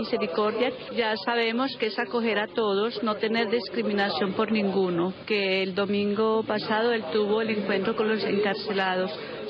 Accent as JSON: {"language": "Spanish", "town": "Medellín", "region": "Antioquia", "country": "Colombia", "said": "Yo soy colombiana, de Medellín, hermana de la Anunciación."}